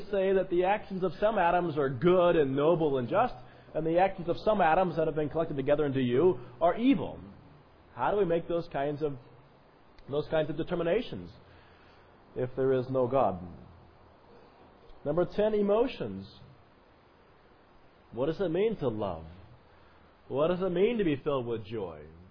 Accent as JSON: {"language": "English", "region": "Colorado", "country": "United States", "tie": "born or raised there", "said": "I grew up in Colorado, and you can go back and forth about, across the Continental Divide"}